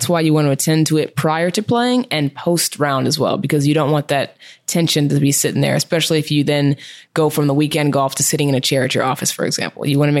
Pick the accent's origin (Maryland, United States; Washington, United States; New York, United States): Washington, United States; Seattle; Well, so I grew up in Seattle, as I mentioned